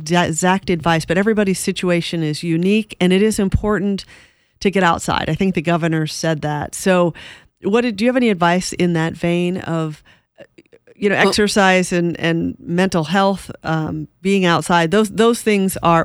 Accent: California, United States; I'm from California, so it's a little different.

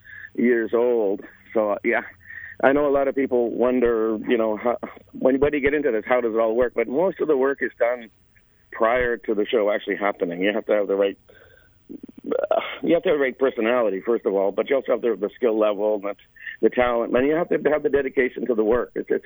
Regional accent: Toronto, Ontario, Canada; Well, I'm from Toronto. I'm based in Toronto, in the GTA.

